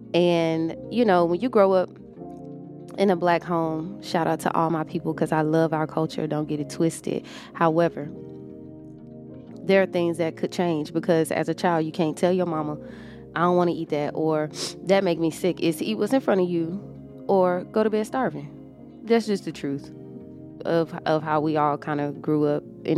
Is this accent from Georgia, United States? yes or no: yes; Atlanta, Georgia, United States; Coca-Cola, the right way to say it, but I'm from Atlanta, so.